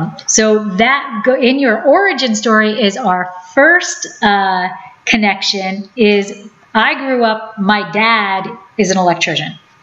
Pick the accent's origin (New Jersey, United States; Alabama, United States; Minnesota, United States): New Jersey, United States; So we are originally from New Jersey.